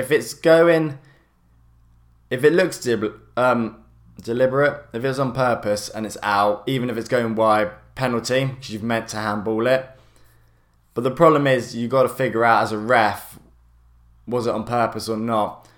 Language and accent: English; Australia; As an Aussie, I was more positive going into it